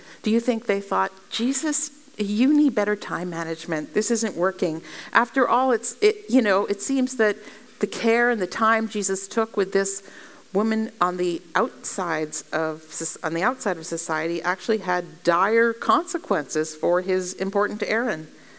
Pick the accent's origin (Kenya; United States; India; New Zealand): United States; Pennsylvania; I grew up in Pennsylvania, and the Amish drive horse and buggies.